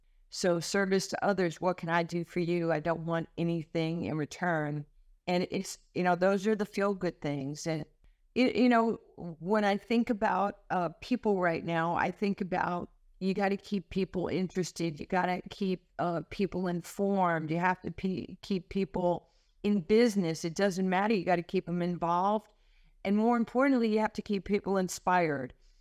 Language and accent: English; New York City, New York, United States; Well, the safest place in the world for me growing up in New York City was to be on a basketball court.